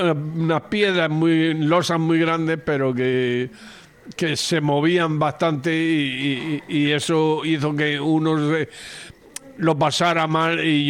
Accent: Murcia, Region of Murcia, Spain; De Murcia.

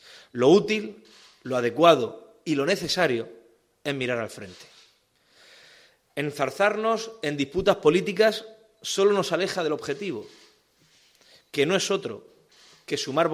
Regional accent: Region of Murcia, Spain; la mía como presidente y como un murciano más

